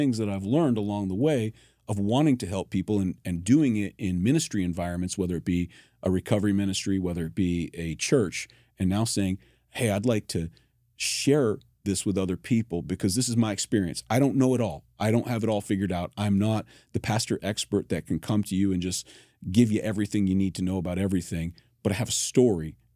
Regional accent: Connecticut, United States; I felt called back to my home state of Connecticut to start a church

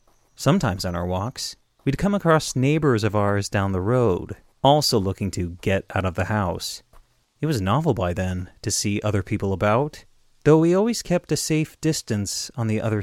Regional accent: Canada; Our time there was good, though as a Canadian, afforded a certain distance from American politics

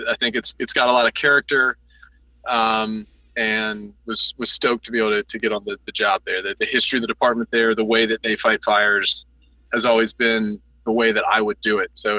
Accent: Northern United States, United States; So I was raised in the North by Southern parents.

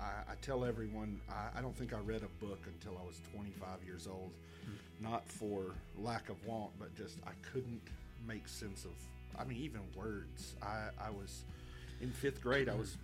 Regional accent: Pulaski, Tennessee, United States; I'm from Pulaski, Tennessee. Born and raised there. Grew up, my whole life was in Pulaski.

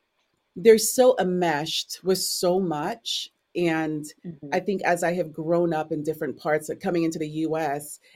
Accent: St. Lucia; I come from the West Indies. I was raised in St. Lucia in the country. So I'm a country girl

